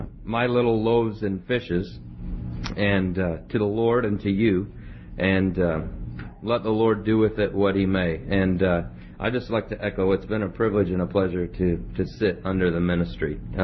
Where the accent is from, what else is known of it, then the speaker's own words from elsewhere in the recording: Kansas, United States; I'm from Kansas. I should know these things, right? The beef country.